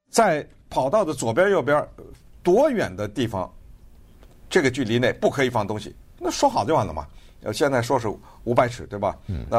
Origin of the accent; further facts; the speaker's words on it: United States; 这个我们美国人最熟了